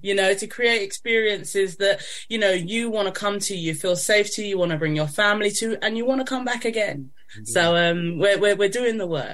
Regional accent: United Kingdom; I'm black, I'm British, but I'm also of a Caribbean upbringing.

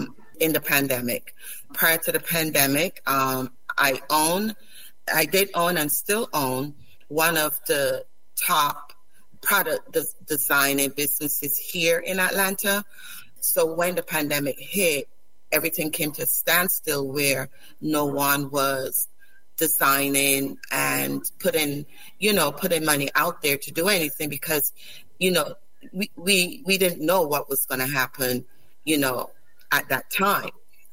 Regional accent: Barbados; also born or lived in St. Lucia; I was born in St. Lucia, but raised in Barbados. I still have the culture of St. Lucia and also the culture of Barbados.

